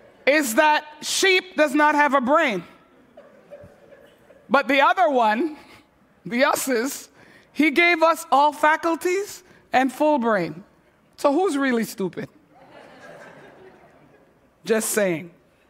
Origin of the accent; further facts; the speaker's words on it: Montreal, Quebec, Canada; I'm from Quebec. You all know that, right? Grew up in Montreal. In Montreal, we have one-way streets.